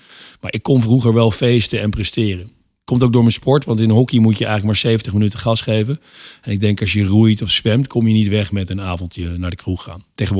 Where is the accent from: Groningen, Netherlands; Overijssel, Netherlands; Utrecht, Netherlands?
Groningen, Netherlands; also born or lived in Tilburg; Ik ben trouwens geboren in Tilburg, opgegroeid in Groningen.